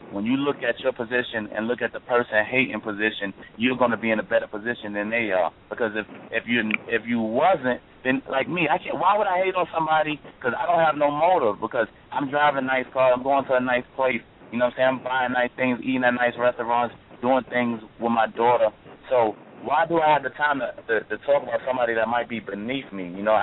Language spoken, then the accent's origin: English; Harlem, New York, United States; I'm from Harlem and I'm a Leo.